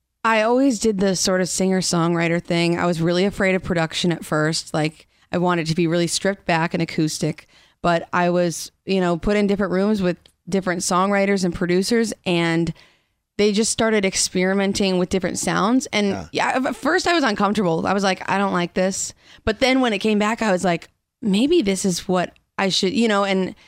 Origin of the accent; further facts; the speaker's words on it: Clarksville, Iowa, United States; I'm from Northeast Iowa.